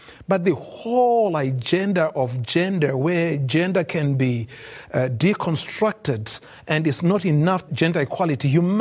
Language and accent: English; Zimbabwe; also born or lived in Canada; I'm from Zimbabwe and I'm from Canada.